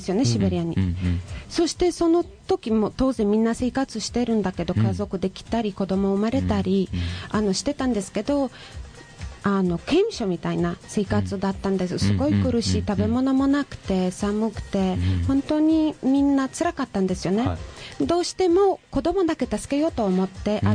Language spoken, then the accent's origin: Japanese; Poland; Japanese is a second language; 私たちポーランド人は